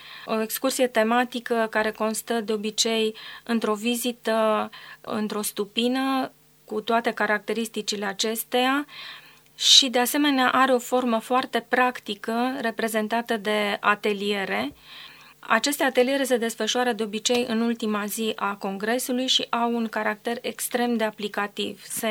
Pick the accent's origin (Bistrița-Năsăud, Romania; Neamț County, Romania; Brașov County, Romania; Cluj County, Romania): Cluj County, Romania; Cluj-Napoca; s-a desfășurat la Cluj-Napoca în același an, în luna noiembrie. Un simpozion foarte drag nou pentru că a fost găzduit de orașul meu natal.